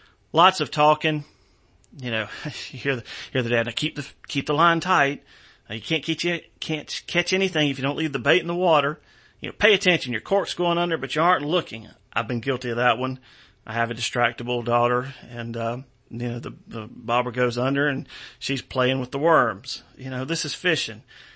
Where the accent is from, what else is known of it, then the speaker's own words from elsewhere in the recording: the South, United States; and I'm a Southerner and I've never met a stranger.